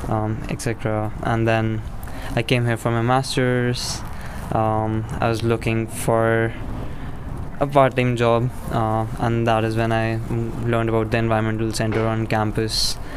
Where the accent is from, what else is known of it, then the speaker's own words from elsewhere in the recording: India; moved away as an adult; I am from India. I did my bachelor's in mechanical engineering back in India